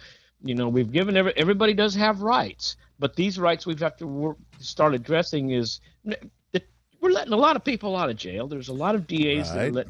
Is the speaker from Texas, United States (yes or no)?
yes; Texas, United States; and here we are from Texas